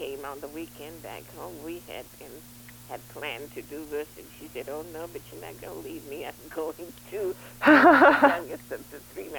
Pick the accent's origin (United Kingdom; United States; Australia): United States; Augusta, Georgia; I'm originally from Augusta, Georgia.